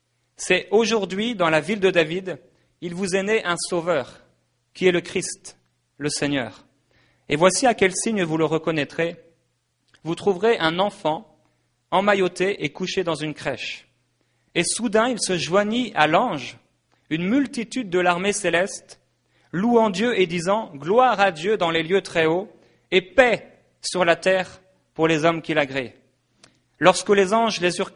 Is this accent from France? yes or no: yes; France; accent: French; je suis français, alors il faudra m'excuser, mon accent français.